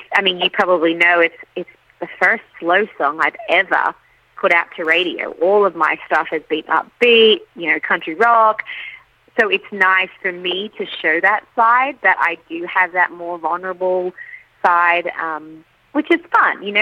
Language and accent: English; Queensland, Australia; it was actually shot on the beaches that I grew up on the Sunshine Coast. And using an Aussie producer, that's even cooler.